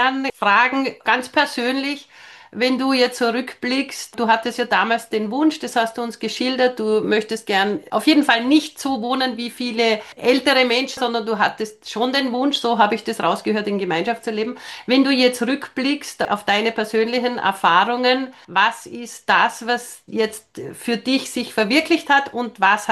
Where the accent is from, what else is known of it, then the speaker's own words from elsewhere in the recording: Vorarlberg, Austria; ich bin ja aus Vorarlberg und es gibt da viele kleine Dörfer, die ganz gut funktionieren.